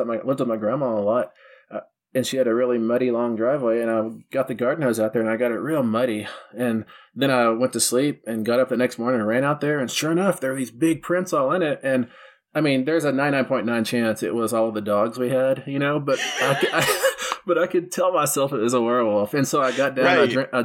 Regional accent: Texas, United States; But you know, but growing up in West Texas like I did, and believing in all this stuff

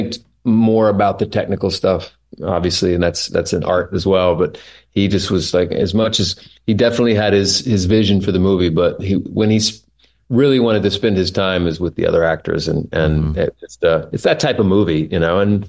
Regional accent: Oklahoma, United States; I grew up in Oklahoma

